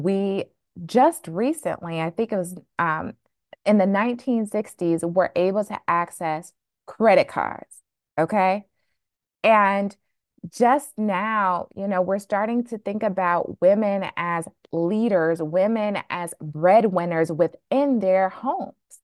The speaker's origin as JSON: {"language": "English", "town": "Flint", "region": "Michigan", "country": "United States", "tie": "born or raised there", "said": "look, I'm from Flint, Michigan. I was born and raised in a single parent household"}